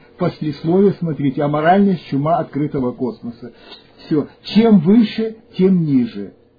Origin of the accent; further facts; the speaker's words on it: Russia; born there; я не зря родился в России